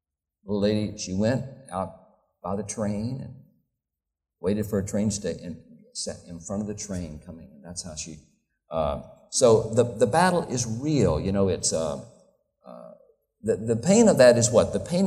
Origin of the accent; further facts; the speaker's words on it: Deep South, United States; I'm from the Deep South. I never thought you ought to pay anybody to exercise.